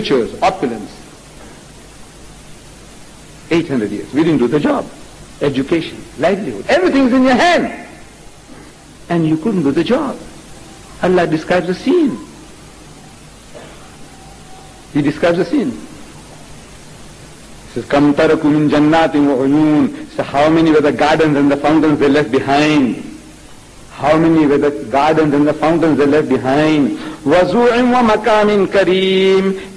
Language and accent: English; India; They came to my country. I come from India, on the west coast.